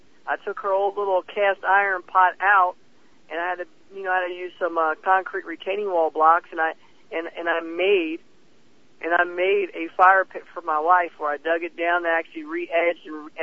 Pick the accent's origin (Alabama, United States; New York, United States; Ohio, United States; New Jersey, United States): New Jersey, United States; Chesterfield; now in Rhode Island, United States; I am from New Jersey, and I grew up as a Phillies fan.